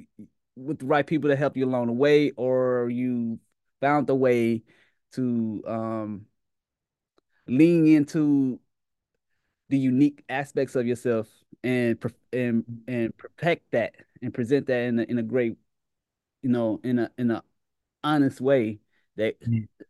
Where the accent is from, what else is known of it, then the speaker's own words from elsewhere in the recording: Mississippi, United States; You know, I'm from Mississippi. I grew up and you know, that's our music.